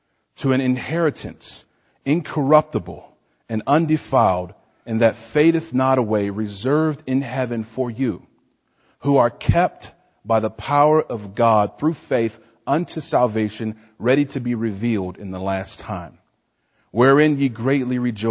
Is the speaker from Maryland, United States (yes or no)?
no; Washington, District of Columbia, United States; I'm from Washington, D.C. I grew up in the projects.